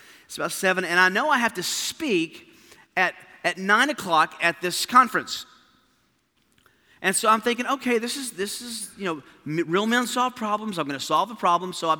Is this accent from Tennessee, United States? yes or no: yes; Tennessee, United States; I mean, I was from Tennessee, so going to Georgia was a major road trip.